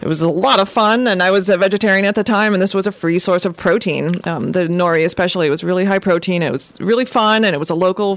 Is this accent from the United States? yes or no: yes; Los Altos, California, United States; I grew up in Los Altos, Mountain View area, down in the South Bay